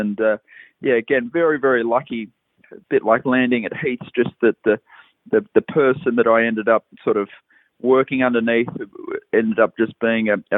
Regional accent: Australia; I was raised in Australia where you just sort of get on with it

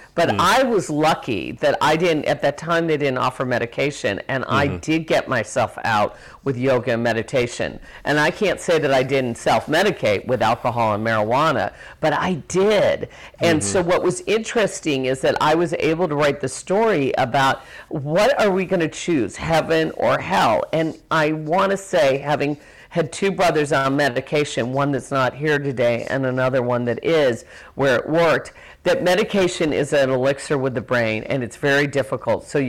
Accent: Chicago, Illinois, United States; Honestly, and coming from the Midwest, I mean, I'm just so proud to be a Midwesterner. I'm from Chicago

